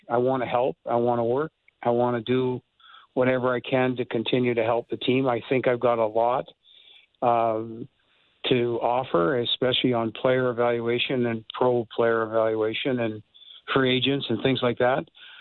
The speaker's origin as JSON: {"language": "English", "town": "Edmonton", "region": "Alberta", "country": "Canada", "tie": "born or raised there", "said": "And because obviously Edmonton is my hometown. The team means the world to me."}